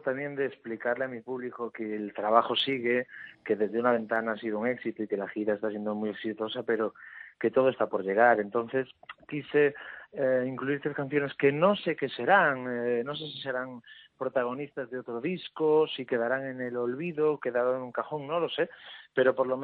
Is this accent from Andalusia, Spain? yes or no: no; Galicia, Spain; además de mi tierra, mi Galicia y esa morriña que tengo permanente y sin ganas de volver